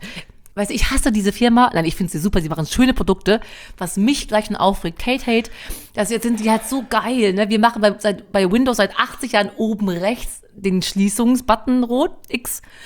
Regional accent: North Rhine-Westphalia, Germany; Da bin ich als Sauerländer Kind, wo ich ja wirklich herkomme

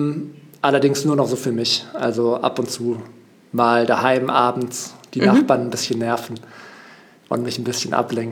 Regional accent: Baden-Württemberg, Germany; Ich bin in der Nähe von Heidelberg aufgewachsen, habe dort mein Abitur gemacht und dann eben, wie du gesagt hast, meinen Bachelor in Mannheim angefangen

